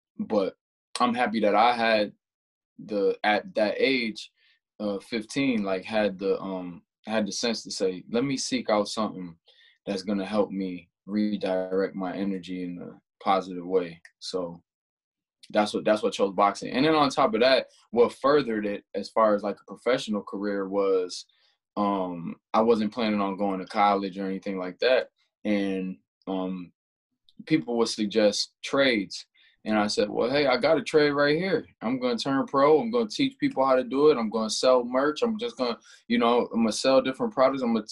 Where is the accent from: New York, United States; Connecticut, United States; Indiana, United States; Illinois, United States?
New York, United States; Rochester; I'm from Rochester, born and raised, grew up on the, west side of the city around, you know, like Jefferson Avenue, Genesee Street, around those areas.